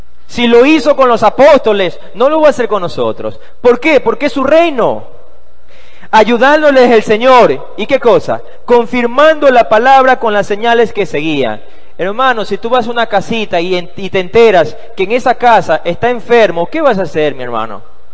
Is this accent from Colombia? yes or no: no; Ecuador; Acuérdense, estábamos en Perú y yo soy de Ecuador.